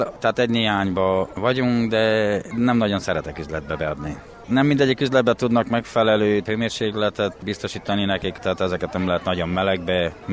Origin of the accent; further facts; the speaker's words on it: Firtosváralja, Harghita, Romania; Firtosvárajáról vagyok